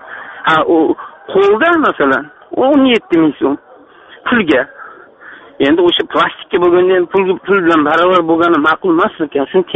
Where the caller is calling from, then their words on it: Sayxunobod, Sirdaryo Region, Uzbekistan; Men Sirdaryo viloyati Sayxunoboddanman.